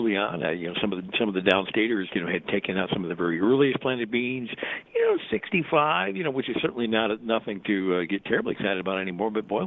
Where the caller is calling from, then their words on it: Creston, Illinois, United States; right now, actually, I'm in the major town of Creston, Illinois.